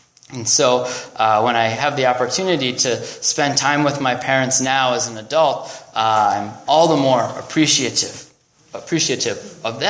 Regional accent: Minnesota, United States; now in California, United States; Many of you may know that I grew up in Minnesota, right?

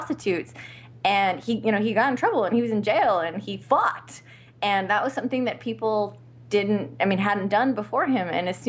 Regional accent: Los Angeles, California, United States; I'm born and raised in Los Angeles.

